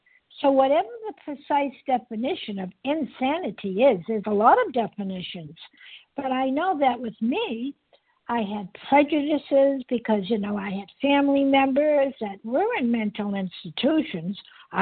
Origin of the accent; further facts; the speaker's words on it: Massachusetts, United States; From the West Coast, I'm from the East Coast, Massachusetts.